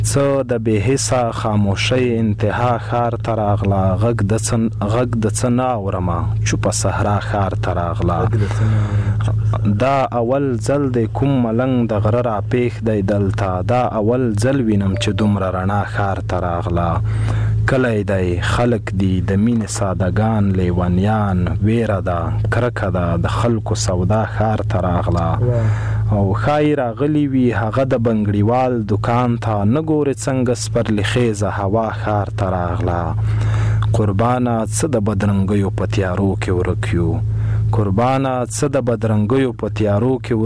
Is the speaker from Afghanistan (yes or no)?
yes; Khost, Afghanistan; نو زه د خوست یم، … دلته لوی شوی یم، دلته مې زده کړې کړي دي. سږ کال د شیخ زاید پوهنتون د ادبیاتو له پوهنځي فارغ شوم.